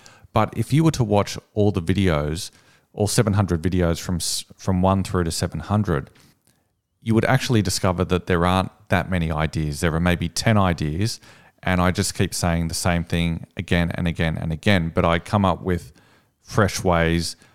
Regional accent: Sydney, New South Wales, Australia; I'm from Sydney.

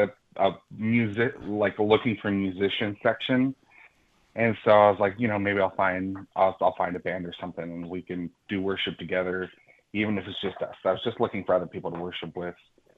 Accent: Indiana, United States; also born or lived in Washington State; I had moved to Indiana, and I grew up in Indiana, but I moved back from Washington State

